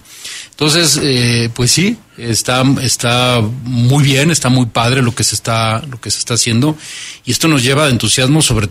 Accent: Mexico City, Mexico; now in Querétaro, Mexico; vengo de la Ciudad de México, llevo 21 años ya viviendo aquí en Querétaro, como muchos otros.

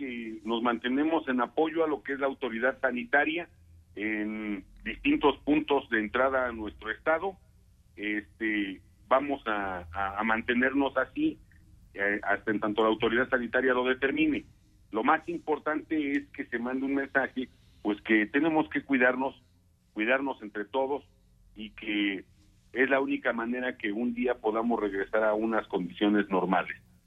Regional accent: Querétaro, Mexico; los que aquí vivimos, los que somos queretanos y los que ya lo son

